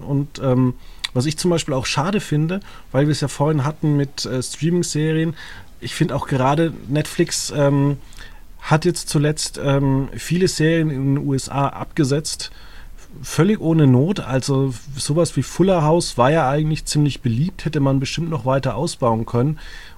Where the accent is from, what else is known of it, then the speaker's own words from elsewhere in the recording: Würzburg, Bavaria, Germany; Also ich komme ja aus Würzburg